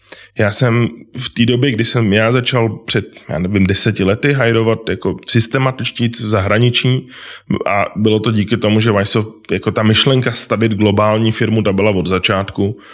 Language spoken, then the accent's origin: Czech; Prague, Czechia; now in Brno, Czechia; jsem původem z Prahy, ale v Brně žiju od roku 98, takže se spíš cítím jak Brňák.